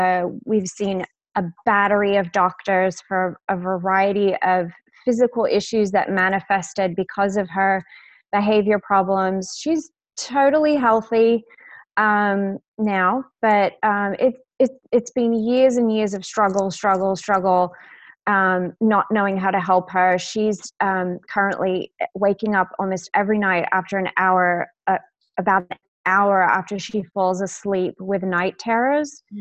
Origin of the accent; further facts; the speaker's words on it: Australia; also born or lived in Texas, United States; now in Charleston, United States; Believe it or not, I'm from Texas, but I grew up in Australia. I was okay. In second grade when my family moved there.